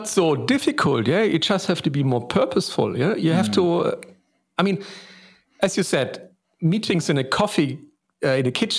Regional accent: East Germany, Germany; When I grew up, I mean, I grew up in East Germany, you know, and we didn't even have a phone at home.

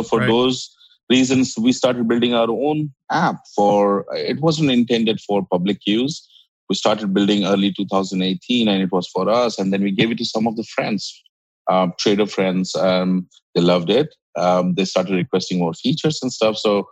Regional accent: India; English is a second language; moved away as an adult; now in United States; I was born in India. I grew up in India and then moved to United States about 10 years ago.

